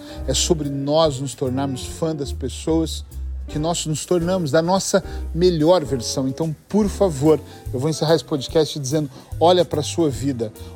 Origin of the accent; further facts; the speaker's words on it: Aveiro, Portugal; eu sou de Aveiro.